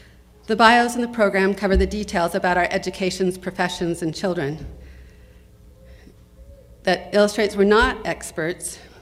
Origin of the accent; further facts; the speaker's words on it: California, United States; Growing up in Southern California, I'd been obedient and done all of the right things.